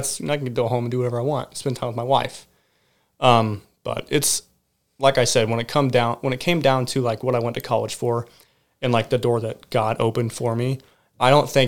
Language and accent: English; Seymour, Missouri, United States; Yeah. I grew up in Seymour.